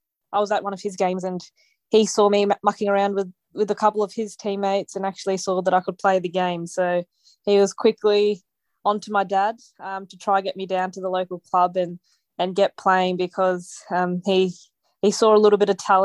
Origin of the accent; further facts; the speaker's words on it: Melbourne, Victoria, Australia; born there; Madras, which is now called Chennai. So, that's where my Indian blood come from. And I was born in Melbourne, Australia